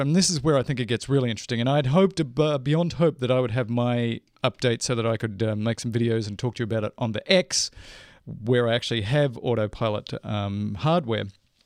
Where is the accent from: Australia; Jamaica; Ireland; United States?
Australia; is it because I'm Australian?